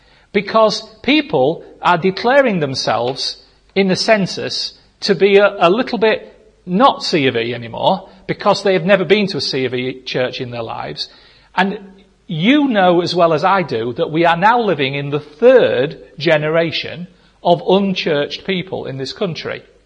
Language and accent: English; Goole, Yorkshire and the Humber, United Kingdom; When I was growing up in Goole, in the 70s, when I was a teenager